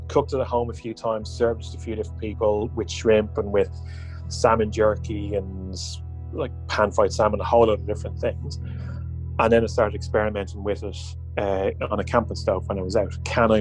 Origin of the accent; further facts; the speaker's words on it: Dublin, Leinster, Ireland; Yeah, grew up in Dublin. First few years as a kid, it was, you know, usual kid experiences, going out into the forest, playing around